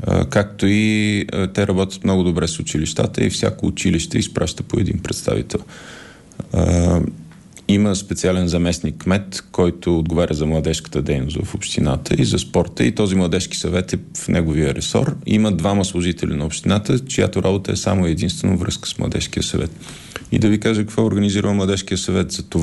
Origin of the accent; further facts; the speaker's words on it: Burgas, Burgas Province, Bulgaria; born there; now in Sofia, Bulgaria; Роден съм в Бургас, завършил немска езикова гимназия, след това 2 години в казармата и от тогава вече съм в София и по света.